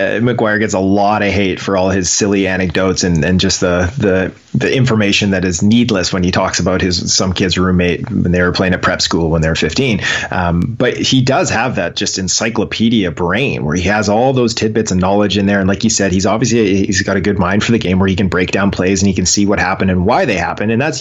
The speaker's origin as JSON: {"language": "English", "town": "Comox", "region": "British Columbia", "country": "Canada", "tie": "born or raised there", "said": "mostly because a local kid from where I grew up in Comox there, Brett McLean, he was on that team and he used to come skate with us."}